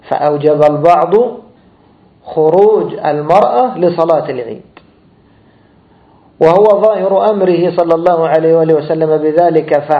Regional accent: Egypt; هذا نحن كنا يعني لفظ معروف في بلادنا مصر

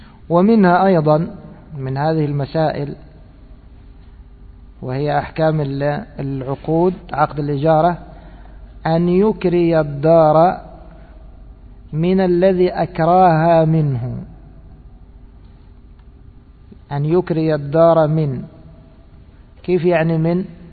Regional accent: Egypt; يعني هذا معروف عندنا في مصر، دوما بتجد الترنشات يعني تابعة للبيت

